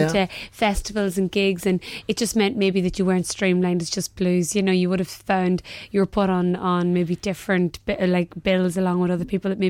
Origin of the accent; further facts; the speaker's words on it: Ireland; and of course, being typically Irish, our van broke down on the way to the festival.